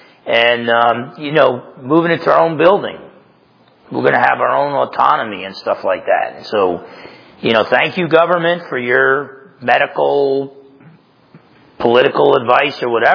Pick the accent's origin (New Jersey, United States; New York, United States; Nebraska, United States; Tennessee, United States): New Jersey, United States; And I grew up in New Jersey.